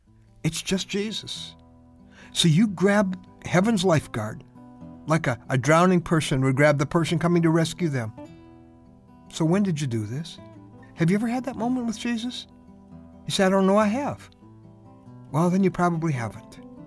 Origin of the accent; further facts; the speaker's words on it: Lake Michigan area, United States; I grew up around Lake Michigan, and when I was little, I used to go in it.